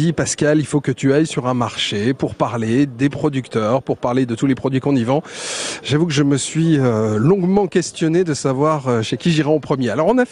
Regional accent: Flanders, Belgium; Très bien, c'est que je suis flamand aussi, hein, donc je suis un compatriote.

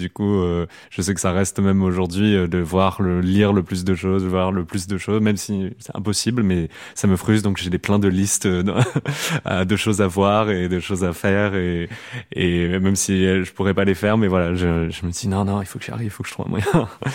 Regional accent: Clermont-Ferrand, Auvergne-Rhône-Alpes, France; born there; Je suis né à Clermont-Ferrand en 1997

